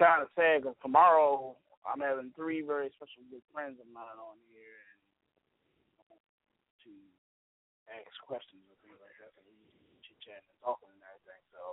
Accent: Brooklyn, New York, United States; And I'm from Brooklyn.

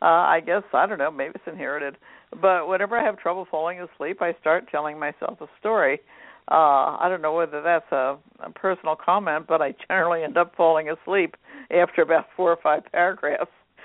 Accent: Pennsylvania, United States; born there; I was born in Lancaster County, Pennsylvania, and my parents separated when I was about 6 years old, so my dad raised me.

